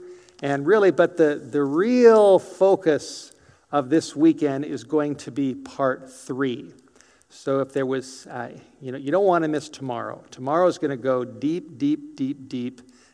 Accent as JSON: {"language": "English", "region": "the South", "country": "United States", "tie": "born or raised there", "lives_now": "North Idaho, United States", "said": "The state that I grew up in, I don't claim anymore. Now I claim North Idaho. I grew up in a southern state."}